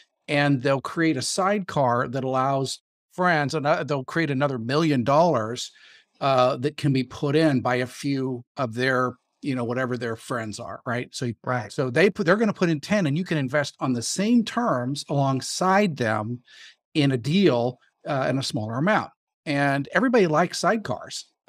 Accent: California, United States; So I grew up in Silicon Valley and went to school at Berkeley.

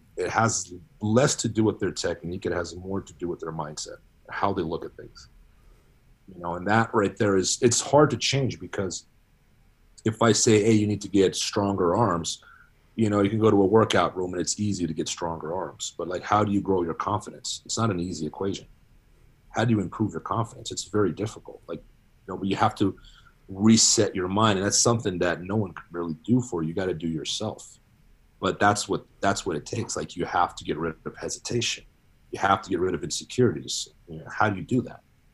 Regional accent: Brazil; English is a second language; moved away as an adult; Well, I'm half Brazilian. My mom's Brazilian. I was raised in Brazil. I went to school there, elementary, high school, and college, all in Brazil. I was never educated in English language. I learned how to read and write when I moved here as an adult.

